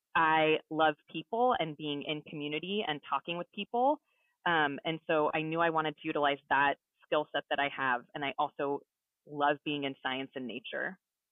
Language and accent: English; Salinas, California, United States; I grew up in Salinas, California.